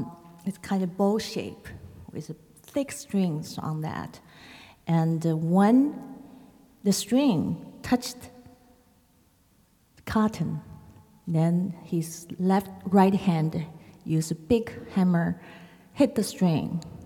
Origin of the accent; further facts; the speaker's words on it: Nanjing, Jiangsu, China; born there; English is a second language; When I was a child in Nanjing, which I was born in China, Nanjing